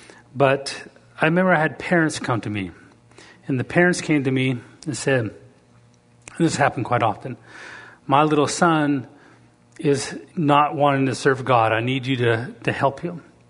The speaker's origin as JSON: {"language": "English", "country": "United States", "said": "Now, as a father, as an American citizen, as a man, I have rights to stand and make decisions"}